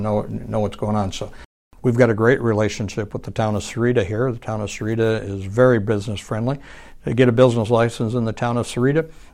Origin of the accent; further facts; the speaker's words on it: Wisconsin, United States; My home state of Wisconsin, they can have their winters.